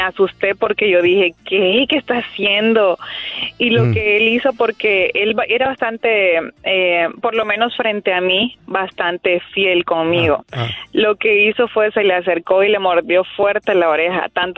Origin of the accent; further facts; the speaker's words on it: El Salvador; yo soy salvadoreña y allá se baila mucho la salsa, cumbia y así.